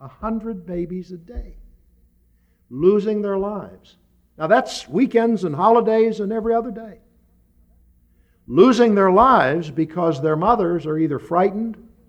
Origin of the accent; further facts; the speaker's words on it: Pennsylvania, United States; The same way, when I was raised in Pennsylvania had a 3-day waiting period for getting married.